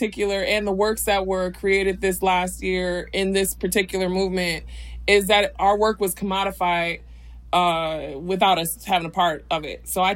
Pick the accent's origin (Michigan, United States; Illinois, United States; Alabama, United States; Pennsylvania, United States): Michigan, United States; Detroit; When I was growing up in Detroit, there were areas that were completely devastated.